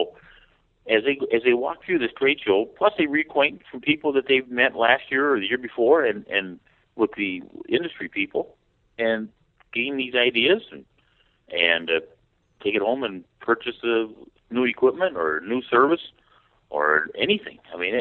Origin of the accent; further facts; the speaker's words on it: Minnesota, United States; I know I'm from Minnesota, and a lot of our concerns are water quality.